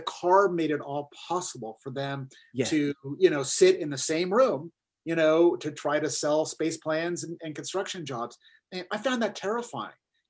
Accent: Pasadena, California, United States; I felt it on my novel because it was about my hometown of Pasadena.

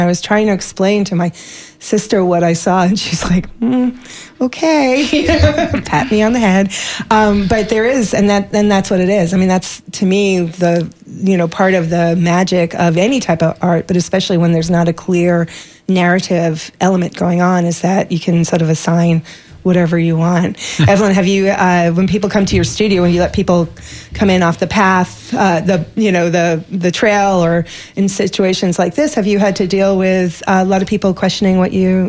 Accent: New York, United States; I grew up in New York by all the Puerto Ricans.

